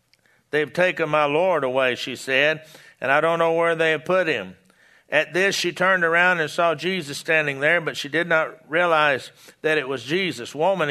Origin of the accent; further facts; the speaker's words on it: Texas, United States; now in Oklahoma, United States; I was raised in Texas, and here in Oklahoma, you know this.